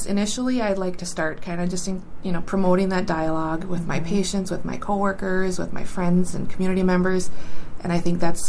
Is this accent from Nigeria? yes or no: no; Pelican Rapids, Minnesota, United States; Well, I did grow up pretty much in Pelican Rapids, so I grew up with a lot of friends from different cultures.